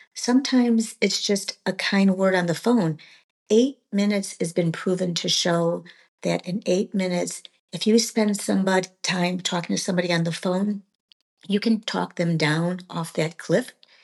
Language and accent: English; Michigan, United States; Sabra lives in Georgia, and I'm from the Michigan area.